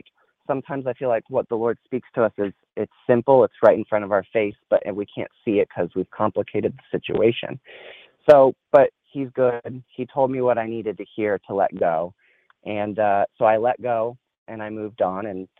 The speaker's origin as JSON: {"language": "English", "region": "Texas", "country": "United States", "tie": "born or raised there", "said": "I grew up in Texas, and I was called to youth ministry really at a young age"}